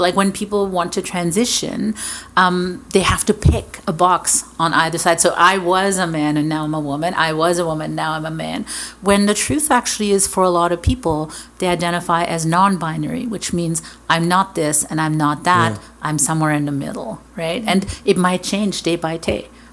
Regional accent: Hamilton, Ontario, Canada; But well, you're from Toronto, I'm from Hamilton.

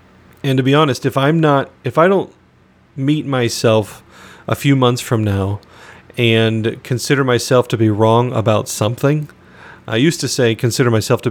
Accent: Phoenix, Arizona, United States; which was born and raised in Phoenix, Arizona, so hot as blazes is a relative term.

